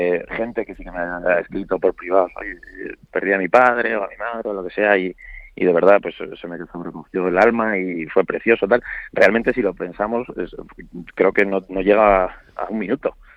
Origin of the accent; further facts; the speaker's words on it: Zaragoza, Aragon, Spain; also born or lived in Madrid; yo soy maño, yo soy de Zaragoza, pero fui a estudiar la carrera ya a Madrid y yo soy medio mañileño